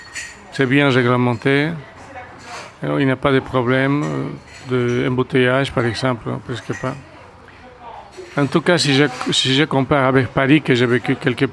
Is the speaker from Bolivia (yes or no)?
yes; Bolivia; first language Spanish; French is a second language; now in Brussels, Belgium; Je ne suis pas belge. Je viens d'Amérique latine. Je parle espagnol. Je viens de Bolivie. C'est un pays un peu au milieu de l'Amérique du Sud, entre le Brésil, vers le sud et le nord, au Pérou.